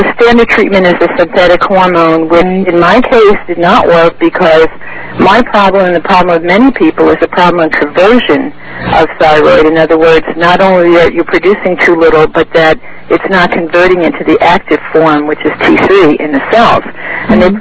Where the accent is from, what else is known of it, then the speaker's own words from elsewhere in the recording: New York, United States; now in California, United States; I'm originally from New York